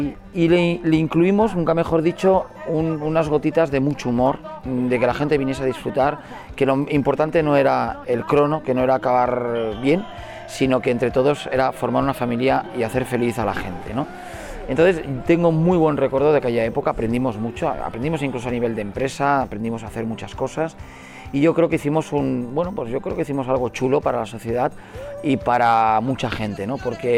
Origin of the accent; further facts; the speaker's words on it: L'Hospitalet de Llobregat, Catalonia, Spain; de poder decir que soy de Hospitalet, que soy de Belviche y que me encanta mi ciudad